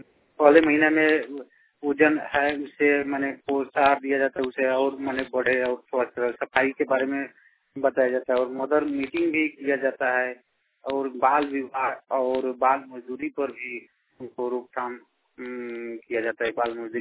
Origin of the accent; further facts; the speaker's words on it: Bihar, India; घर परशुरामपुर थाना त्रिपुरिया जिला पूर्वी चंपारण बिहार का रहने वाला। इसे हमारे गांव में अधिकांश गरीब बस्ती है, अनुसूचित जाति और महादलित का बस्ती है।